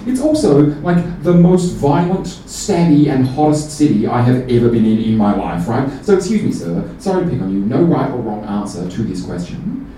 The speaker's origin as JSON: {"language": "English", "town": "Adelaide", "region": "South Australia", "country": "Australia", "tie": "born or raised there", "lives_now": "Melbourne, Australia", "said": "I am here from Adelaide. I've actually moved to Melbourne as of August last year. I grew up in Adelaide, moved to Melbourne."}